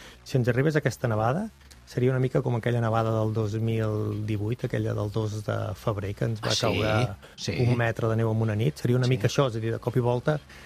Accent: Ribes de Freser, Catalonia, Spain; Som de Ribes de Freser.

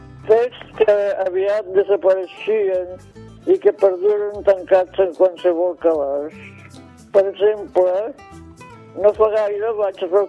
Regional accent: Catalonia, Spain; i a més perquè sóc catalana.

